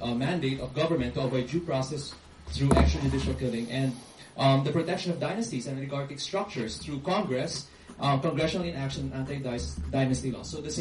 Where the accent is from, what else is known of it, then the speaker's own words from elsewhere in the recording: Philippines; I'm also a Filipino.